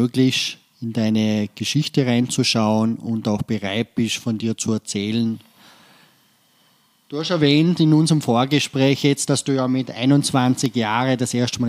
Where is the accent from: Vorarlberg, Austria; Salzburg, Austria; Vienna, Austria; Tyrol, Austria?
Vorarlberg, Austria; du darfst eben Dialekt da reden, weil dann wird es vielleicht ein bisschen anstrengend für dich, wie für mich als Vorarlberger.